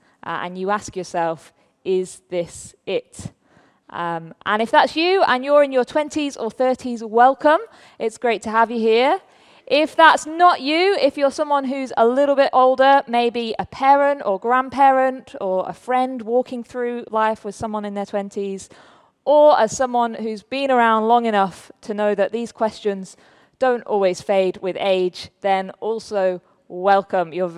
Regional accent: North West England, United Kingdom; now in London, United Kingdom; I grew up in Lancashire for the most part, but now live in southwest London in a place called Chessington.

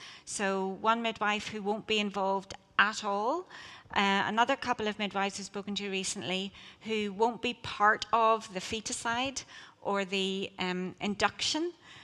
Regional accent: Northern Ireland, United Kingdom; I'm from Northern Ireland, but I was across the water, so abortion was readily available.

